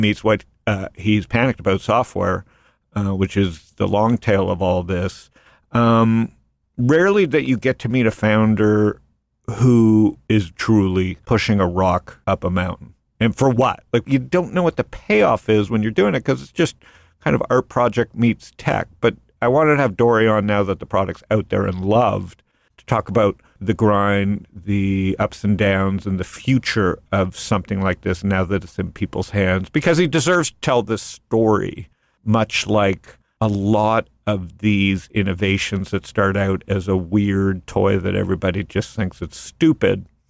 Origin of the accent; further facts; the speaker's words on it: Canada; I don't want people to know I'm Canadian